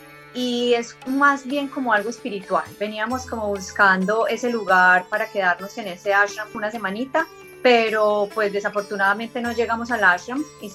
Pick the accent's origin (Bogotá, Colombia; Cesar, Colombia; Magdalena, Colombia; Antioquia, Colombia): Antioquia, Colombia; Medellín; Sí, yo soy de Medellín, soy paisa